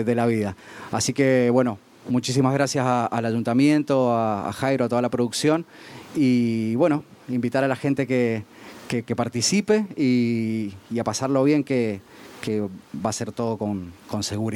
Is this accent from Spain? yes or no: no; Argentina; Un argentino, que soy yo